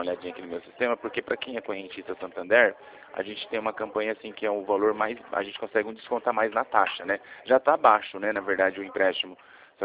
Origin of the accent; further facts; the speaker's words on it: Rio Claro, São Paulo, Brazil; eu sou daqui de Rio Claro, tá bom? Da Avenida 3 com a Rua 4.